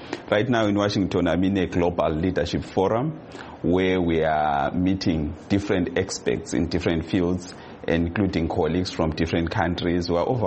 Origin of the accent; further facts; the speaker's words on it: Plumtree, Matabeleland South, Zimbabwe; in Plumtree, my hometown, we use Kalanga.